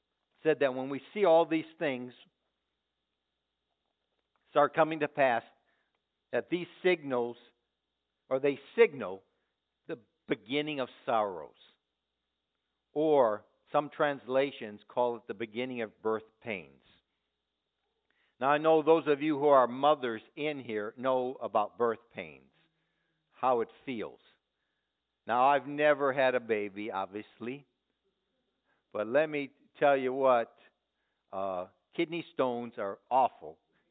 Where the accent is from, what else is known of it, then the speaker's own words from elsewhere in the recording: Chicago, Illinois, United States; moved away as an adult; You know, I grew up in Chicago, okay? I left Chicago when I was 18, and yes, there was always crime.